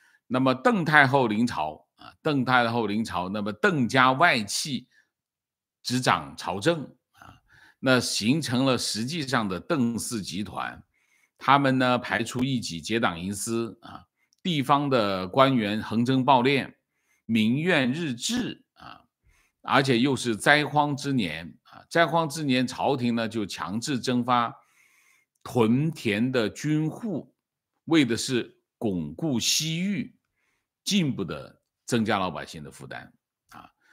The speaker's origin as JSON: {"language": "Chinese", "town": "Shangrao", "region": "Jiangxi", "country": "China", "tie": "born or raised there", "said": "饶州就是我的故乡上饶啊"}